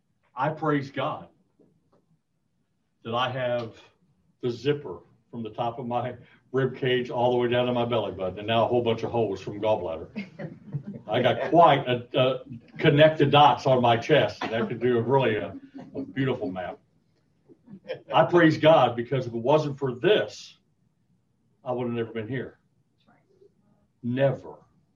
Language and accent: English; Missouri, United States; now in Texas, United States; I didn't know Texas existed because I was from Missouri.